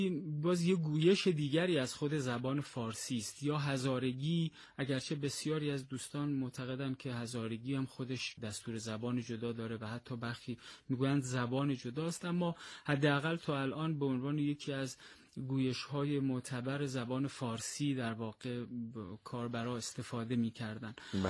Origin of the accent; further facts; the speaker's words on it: Mashhad, Razavi Khorasan, Iran; now in Kabul, Afghanistan; ولی خب اصالتا متولد مشهد هستم و خب ما مشهدی هستیم در واقع، اما الان 7 سال میشود که در کابل جان هستم